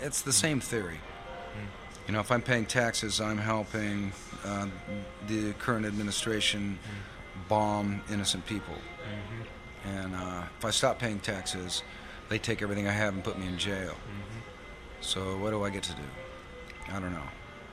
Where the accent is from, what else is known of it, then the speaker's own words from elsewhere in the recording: United States; How are these other countries going to feel about me personally as an American?